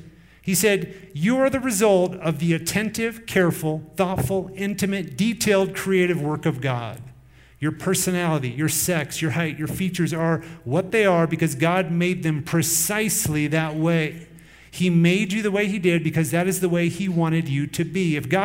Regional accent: Iowa, United States; born there; I was born in Iowa in 1977.

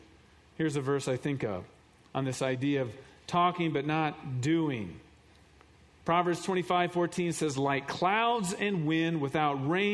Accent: Iowa, United States; And I think about this, you know, I'm from Iowa. We got back from Iowa, I don't know how long, a couple weeks ago.

